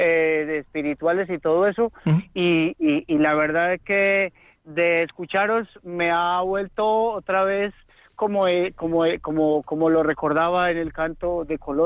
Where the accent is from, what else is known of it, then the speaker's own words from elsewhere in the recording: Colombia; yo soy de Colombia y viví mi cursillo del 1 al 4 de junio de 1995.